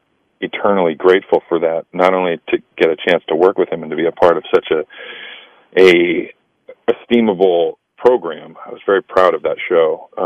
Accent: Sacramento, California, United States; Yeah, man, I grew up in Sacramento, California. I did theater in high school.

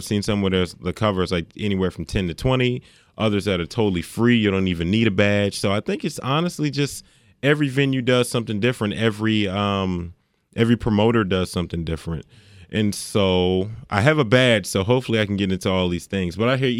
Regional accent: Landover, Maryland, United States; a producer from my hometown, from Landover, Maryland

